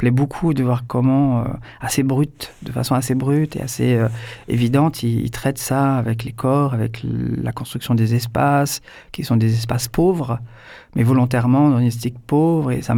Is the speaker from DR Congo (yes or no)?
no; Marseille, Provence-Alpes-Côte d'Azur, France; moi, en tant que Marseillais, donc français, je dialogue avec les artistes cubains